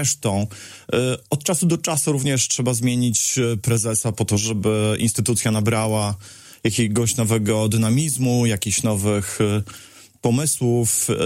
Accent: Suwałki, Podlaskie Voivodeship, Poland; Jestem dumny z Suwałk. 9 lat to jednak prawie dekada. Przyglądałem się rozwojowi miasta, mojego miasta. Miasta, w którym ukończyłem szkołę podstawową, szkołę średnią.

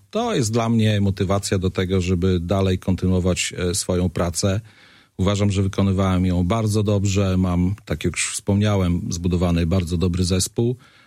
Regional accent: Augustów, Podlaskie Voivodeship, Poland; od urodzenia jestem związany z Augustowem.

